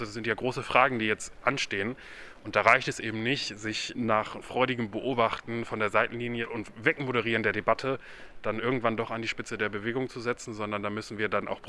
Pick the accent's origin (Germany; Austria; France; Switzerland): Germany; Lower Saxony; in Niedersachsen, in meinem Heimatbundesland